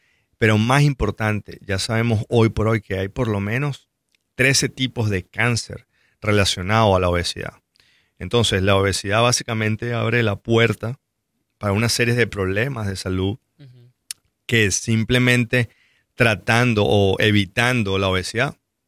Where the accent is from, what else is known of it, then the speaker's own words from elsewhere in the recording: Venezuela; moved away as an adult; now in United States; Soy de Venezuela. Uh-huh. Hice mi entrenamiento en cirugía allá. Emigré a Estados Unidos hace aproximadamente 15 años